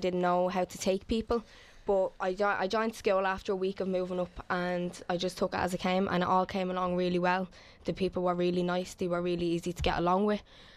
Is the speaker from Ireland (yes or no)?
yes; Dublin, County Dublin, Ireland; I'm 17, I'll be 18 in 2 weeks' time. I'm originally from the Liberties. I live in Ballyfermot now